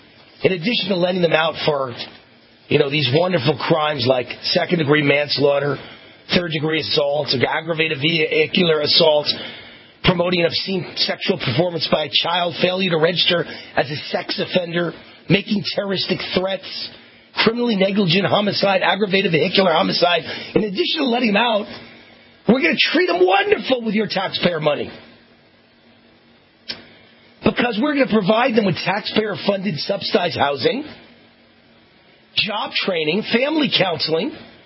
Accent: Bronx, New York, United States; Now, first of all, I grew up in New York. I grew up on the Bronx borderline.

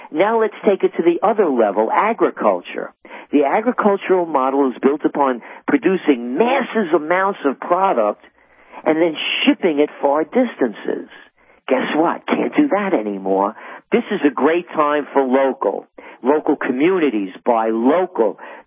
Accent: Bronx, New York, United States; You know, my father, there were seven of us. I grew up in the Bronx.

